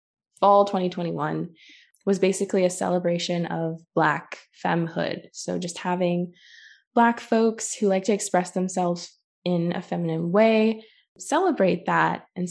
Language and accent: English; Brantford, Ontario, Canada; in my hometown of Brantford, Brant, and Six Nations